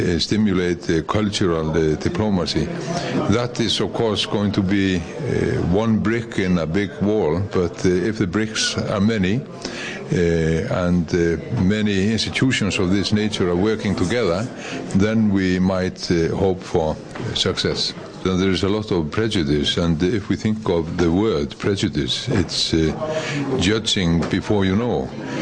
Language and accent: English; Iceland; English is a second language; I come from Iceland. I'm the former Minister of Interior in Iceland.